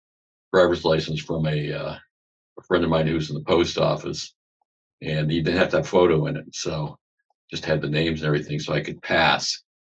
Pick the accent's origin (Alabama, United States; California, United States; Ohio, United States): Ohio, United States; Canton; born there; Well, I was born in Ohio, Canton, Ohio. Mm-hmm. It's over by 50 miles below Cleveland.